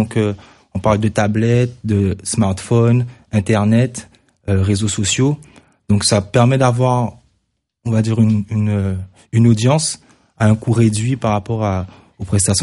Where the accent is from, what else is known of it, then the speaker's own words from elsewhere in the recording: Guadeloupe; now in Montauban, France; je viens de Guadeloupe, mais j'habite ici. Donc moi, je m'intègre totalement dans la région que j'adore.